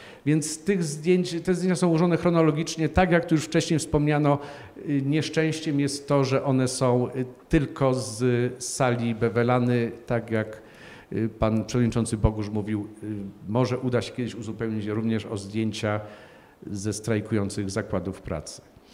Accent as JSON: {"language": "Polish", "town": "Bielsko-Biała", "region": "Silesian Voivodeship", "country": "Poland", "said": "Jestem z Bielska-Białej, więc wiem, co się do tej pory ukazywało."}